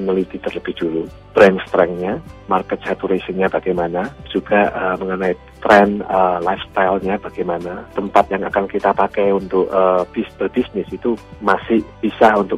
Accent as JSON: {"language": "Indonesian", "country": "Indonesia", "also_born_or_lived": "Richmond, Virginia, United States", "moved": "yes", "lives_now": "Maryland, United States", "said": "tinggal di Cambridge, Maryland, sejak tahun 2004 ya. Sebelumnya saya tahun 2000 tinggal di Richmond, Virginia, waktu pertama saya datang dari Indonesia."}